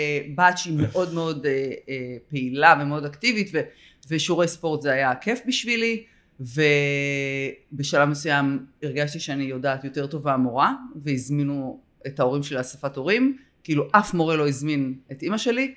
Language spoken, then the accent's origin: Hebrew; Sde Hemed, Central District, Israel; also born or lived in Holon / Tel Aviv; זאת אומרת, נולדתי בחולון, אחר כך עברנו לתל אביב לתקופה קצרה, ואז ממש מגיל 8 במושב שדה חמד